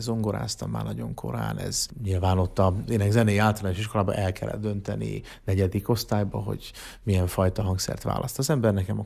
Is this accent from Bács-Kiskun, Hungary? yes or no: yes; Kecskemét, Bács-Kiskun, Hungary; born there; Tehát Kecskeméten születtem, ott nyilván azért az általános iskola vége felé.